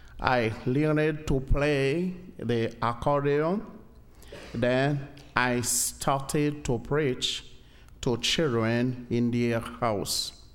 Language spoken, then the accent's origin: English; Haiti; English is a second language; I'm from Haiti.